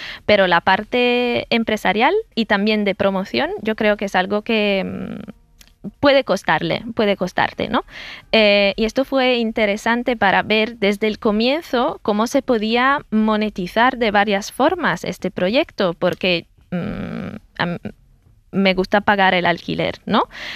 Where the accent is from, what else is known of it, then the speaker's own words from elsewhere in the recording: Italy; Spanish is a second language; now in Spain; Yo de entrada, cuando digo que soy italiana, aquí todos me aman